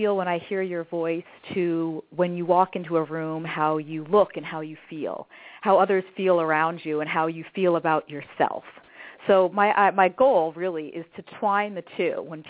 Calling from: Los Angeles, California, United States; Okay, well, I am calling from Los Angeles, which is kind of the image capital of the, one of the image capitals of our nation

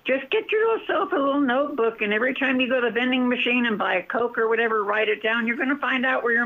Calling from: Fountain Valley, California, United States; I'm calling from Fountain Valley.

